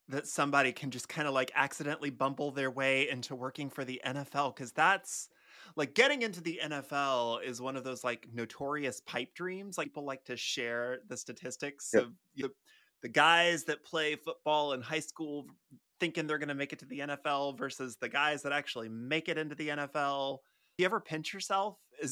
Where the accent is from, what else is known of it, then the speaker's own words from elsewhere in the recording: Texas, United States; I didn't have any direct experience being on a football team, but growing up in East Texas, I feel like you get a lot of it by osmosis.